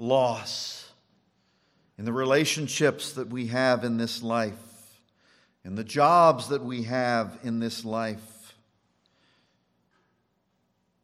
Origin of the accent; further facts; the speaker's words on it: United States; It certainly isn't how we were raised here in America, to be independent, to be individualistic, to be self-determinate.